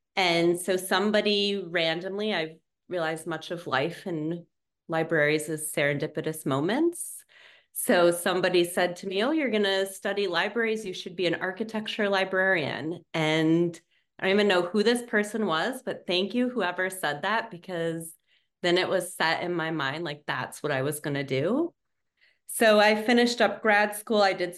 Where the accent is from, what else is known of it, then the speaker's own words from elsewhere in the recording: Wisconsin, United States; So I grew up actually in the States. So I grew up in Wisconsin, which is a lovely place to visit. And I did my undergraduate at UW-Madison.